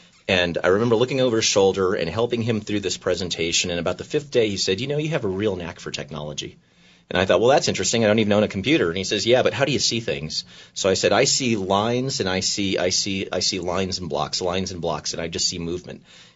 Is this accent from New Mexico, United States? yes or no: yes; Albuquerque, New Mexico, United States; growing up here in Albuquerque and growing up in the South Valley